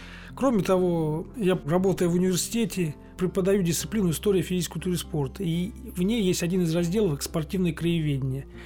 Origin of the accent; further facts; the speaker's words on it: Yelets, Lipetsk Oblast, Russia; Ну, во-первых, Елец. Я тоже коренной ельчанин в нескольких поколениях.